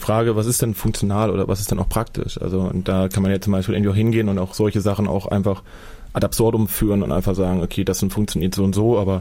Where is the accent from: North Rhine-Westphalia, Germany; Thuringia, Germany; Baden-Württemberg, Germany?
Thuringia, Germany; Weimar; Ich komme aus Weimar, habe in Weimar visuelle Kommunikation studiert.